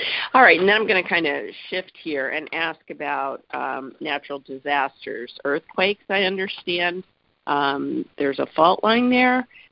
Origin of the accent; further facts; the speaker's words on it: New York, United States; I'm from Northern New York.